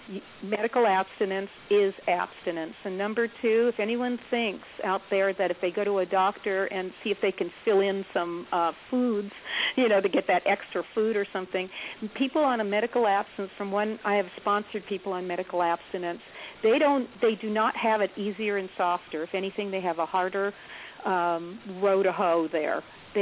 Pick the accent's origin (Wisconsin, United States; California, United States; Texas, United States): California, United States; Los Angeles; I'm from California, Los Angeles, and I led a meeting in Brooklyn.